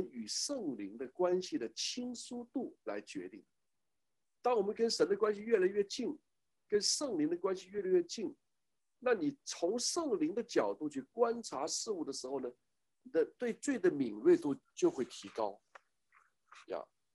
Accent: China; 我心想你们才是怪物，我们中国人，中国是大国，挪威是小国。

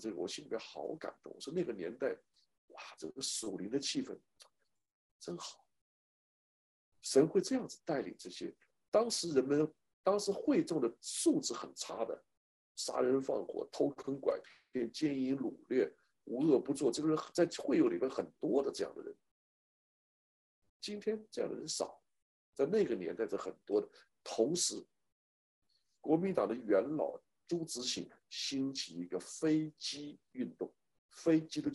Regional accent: China; 当然我们大陆人也 本身 也有很多原因了

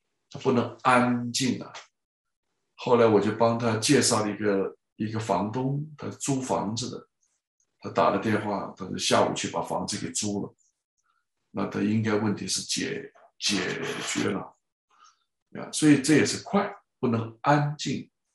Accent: China; 我们在中国这个大陆成长，特别是大陆亚洲，特别是中国大陆吧，我自己从那里长大

